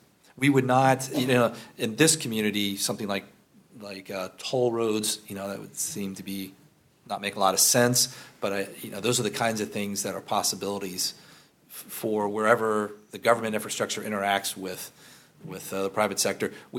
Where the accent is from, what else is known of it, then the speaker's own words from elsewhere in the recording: North Carolina, United States; I'm actually from North Carolina.